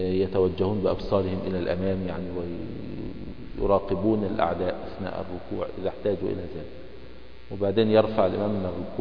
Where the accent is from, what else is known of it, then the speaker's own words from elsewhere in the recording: Egypt; مش هكذا عندنا في مصر يقول الراجل